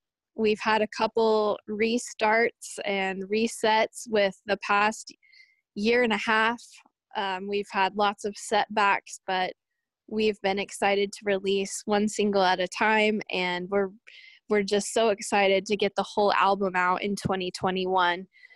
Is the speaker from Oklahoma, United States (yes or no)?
yes; Norman, Oklahoma, United States; I'm from Norman, Oklahoma, which is about 45 minutes from Chickasha, closer to Oklahoma City.